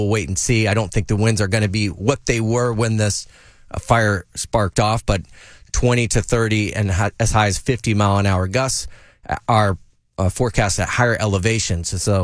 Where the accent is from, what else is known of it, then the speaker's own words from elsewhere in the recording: Napa, California, United States; Growing up in Napa, I lived out like in the forest in the middle of nowhere, and we had to evacuate our house for a fire on, I think, three different occasions.